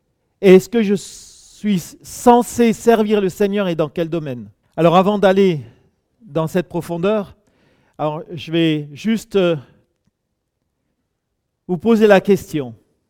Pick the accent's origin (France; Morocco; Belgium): France; Grand Est; born there; Je suis né dans l'Alsace du Nord et très jeune, j'ai connu les difficultés de la séparation.